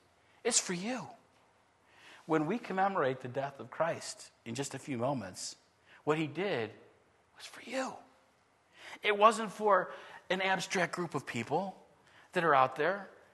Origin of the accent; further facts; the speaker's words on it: Buffalo, New York, United States; I grew up in Buffalo, New York.